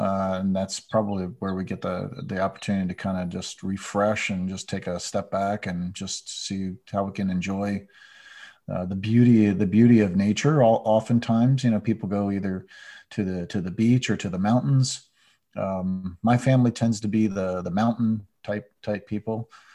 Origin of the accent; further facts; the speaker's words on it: Pennsylvania, United States; We were pretty standard central Pennsylvania, and that was, you know, take your week and go to the shore.